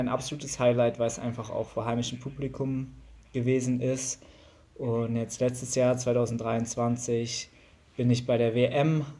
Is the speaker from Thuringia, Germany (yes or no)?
yes; Erfurt, Thuringia, Germany; Ich komme ursprünglich aus Erfurt, also relativ nahe meiner jetzigen Heimatstadt.